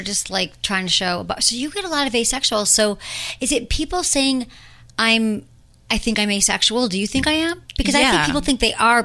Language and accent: English; Michigan, United States; accent: Michigan; or how could, pot with my Michigan accent.